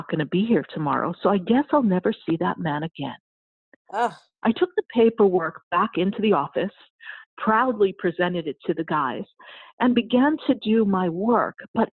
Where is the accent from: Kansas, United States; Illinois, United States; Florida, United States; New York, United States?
New York, United States; I said, Rich, I'm from New York. I can get anybody's credit card.